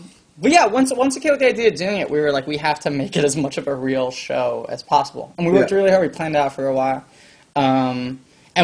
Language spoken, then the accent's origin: English; New York City, New York, United States; I grew up in New York City.